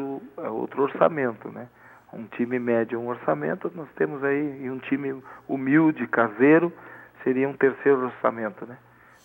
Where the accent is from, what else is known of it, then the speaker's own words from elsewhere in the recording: Uruguaiana, Rio Grande do Sul, Brazil; Eu sou natural de Uruguaiana, fronteira com a Argentina.